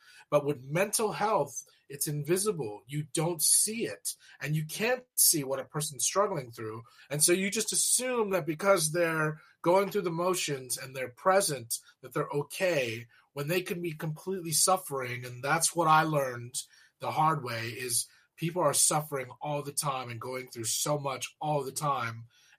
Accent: Arcadia, California, United States; And I grew up in Arcadia, so I'm like 5 miles just east of Pasadena.

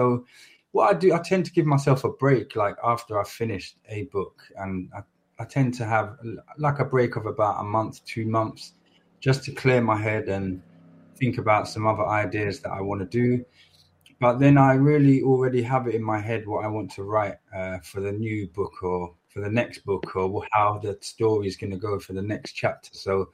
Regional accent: London, United Kingdom; I'm an author from London

